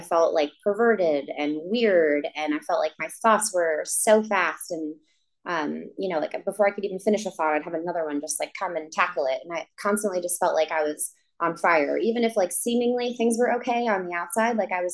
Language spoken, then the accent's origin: English; Long Island, New York, United States; I grew up in Long Island, New York, in a crazy dysfunctional house.